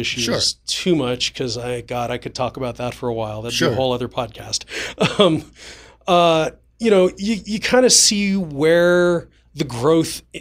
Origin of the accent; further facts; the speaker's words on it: Los Angeles, California, United States; I'm from Los Angeles, born and raised.